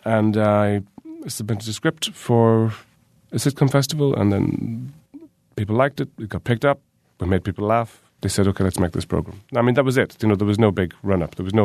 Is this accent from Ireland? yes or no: yes; Ireland; Well, I grew up in Ireland in the 70s, so these were unreconstructed times.